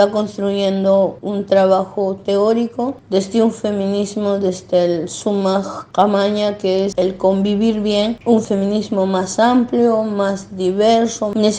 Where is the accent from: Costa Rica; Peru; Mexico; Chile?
Peru; Ilave, Puno; las mujeres aymaras, que nosotros somos quienes hablan, soy de Ilave, de la nación aymara